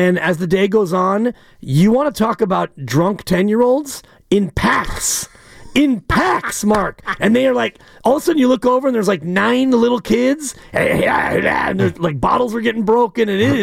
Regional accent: Ireland; because we're Irish. That's what we do.

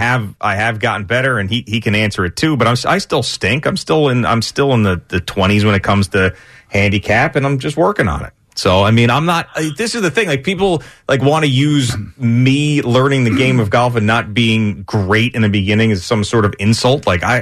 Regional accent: Brookhaven Hamlet, New York, United States; I mean, I grew up in Brookhaven Hamlet, so I'm very familiar with Yaphank.

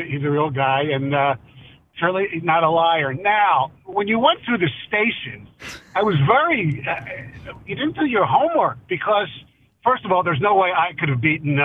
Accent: Broomall, Pennsylvania, United States; I was such a diehard Philly fan growing up in Broomall, Marple Newtown, class of 76.

